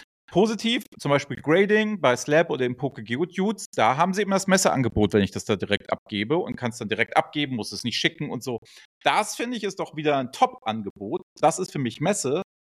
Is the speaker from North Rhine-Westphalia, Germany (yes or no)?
no; Hamburg, Germany; Und die 25 Euro mir als Hamburger waren sie definitiv nicht zu viel.